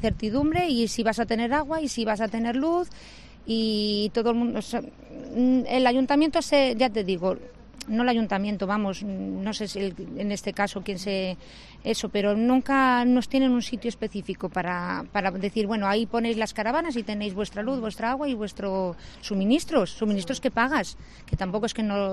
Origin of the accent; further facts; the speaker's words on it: León, Castile and León, Spain; yo soy de León, mi marido es de Madrid, lo conocí en Marín